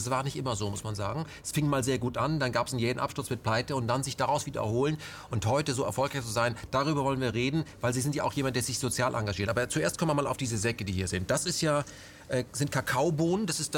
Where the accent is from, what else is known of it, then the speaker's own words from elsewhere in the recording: Berlin, Germany; Wir als Berliner wissen natürlich auch